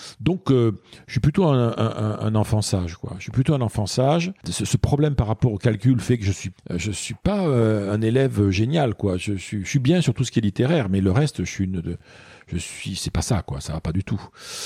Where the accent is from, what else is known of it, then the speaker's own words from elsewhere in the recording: Bayonne, Nouvelle-Aquitaine, France; also born or lived in Bordeaux; on m'a confié presque immédiatement à mes grands-parents qui habitaient Bayonne.